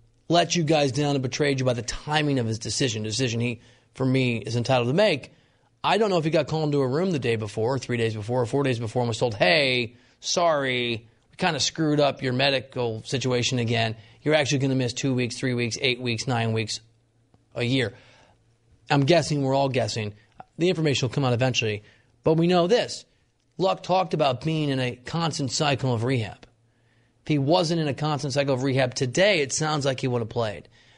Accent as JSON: {"language": "English", "region": "Midwest", "country": "United States", "said": "I love Indy. I'm from the Midwest."}